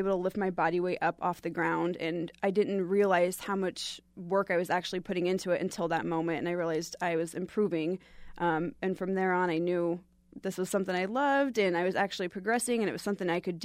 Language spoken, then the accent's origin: English; Des Moines, Iowa, United States; I lived in Salt Lake City with my husband. I'm from Des Moines, but we relocated there.